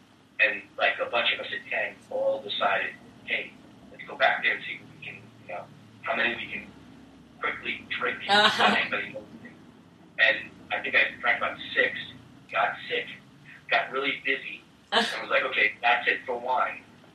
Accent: New York, United States; okay, so I'm a New Yorker, he's a New Jersey guy

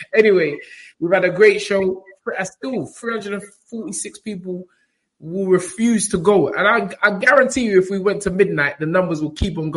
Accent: Ghana; I'm Ghanaian. We don't eat that.

